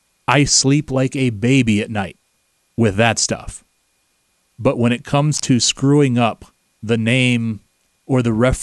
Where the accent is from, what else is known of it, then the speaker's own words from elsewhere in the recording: New York, United States; born there; Or I was born in New York, but my heart's in Iowa